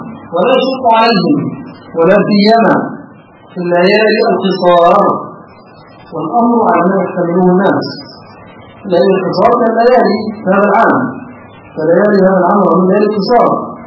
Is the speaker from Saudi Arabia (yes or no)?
no; Egypt; عندنا في مصر